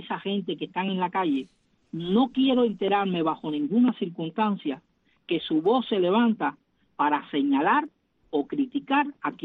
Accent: Cuba; mi único compromiso como cubano y como hombre de fe es darle a mi país un futuro mejor.

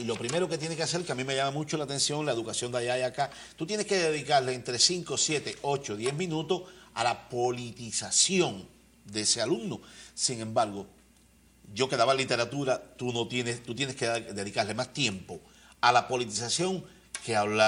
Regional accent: Cuba; moved away; yo hace unos años salí de Cuba

